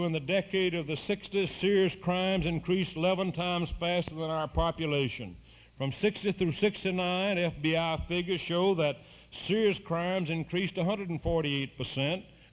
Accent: Alabama, United States; Well, I'm a redneck from Alabama, and I'm not so dignified.

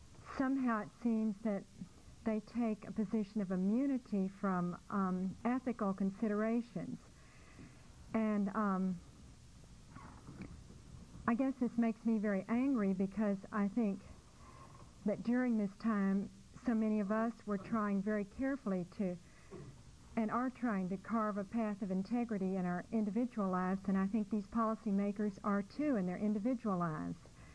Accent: Austin, Texas, United States; I'm from Austin

